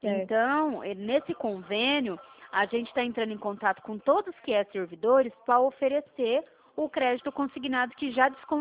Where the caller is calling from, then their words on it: São Paulo, Brazil; Eu tô falando do estado de São Paulo.